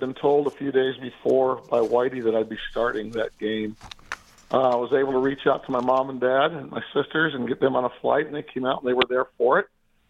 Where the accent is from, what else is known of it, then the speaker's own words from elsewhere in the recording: Merritt Island, Florida, United States; He was from Rockledge. I was from Merritt Island.